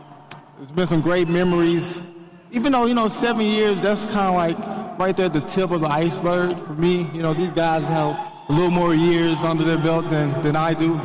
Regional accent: Ohio, United States; You know, I'm a Midwest guy, I'm from Ohio.

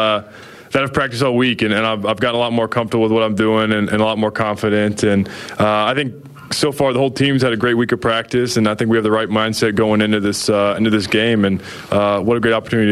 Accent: Dallas, Texas, United States; also born or lived in Tampa, Florida; Well, I was born in Tampa, Florida. Lived there until I was five, and then moved to Dallas, Texas. Grew up in Texas.

